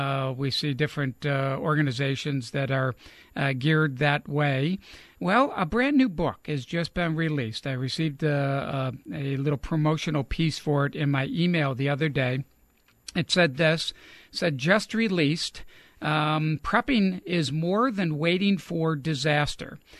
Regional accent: Buffalo, New York, United States; now in South Carolina, United States; we just recently had flooding here in South Carolina. I'm originally from Buffalo, New York

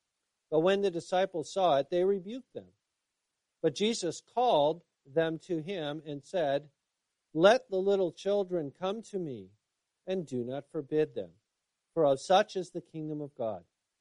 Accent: United States; So we as an American expect happiness, demand it.

